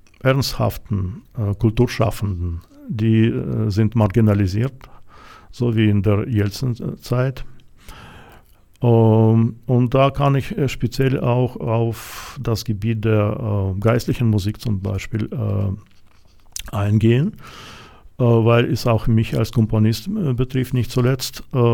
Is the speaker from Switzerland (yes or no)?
no; Russia; weil meine Beziehungen zu Russland sind nicht völlig gekappt, aber ich sehe die Entwicklungen in meinem Herkunftsland sehr kritisch an.